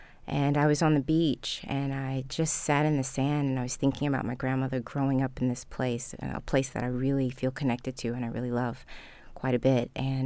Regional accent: Baltimore, Maryland, United States; born or raised there

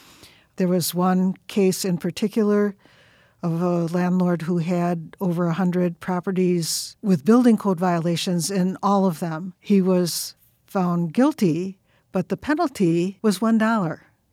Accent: Oklahoma, United States; I grew up on 44th in Oklahoma, lived pretty much in that white Catholic community

